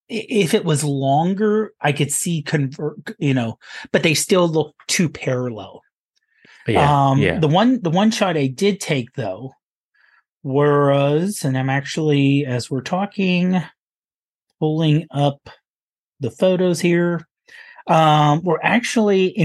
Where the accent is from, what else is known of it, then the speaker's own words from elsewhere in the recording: Pittsburgh, Pennsylvania, United States; My answer is, I'm from Pittsburgh. We do not have straight streets. We do not have flat streets. We do not have wide streets.